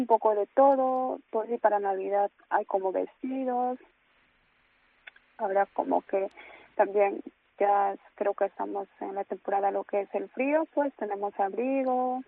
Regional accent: Peru; now in Palencia, Spain; yo me vine sola de Perú.

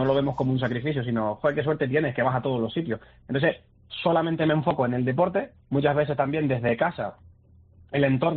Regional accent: Canary Islands, Spain; Si es en Lanzarote, que es de donde soy yo, la charla dura 5 minutos porque todo está más o menos cerca

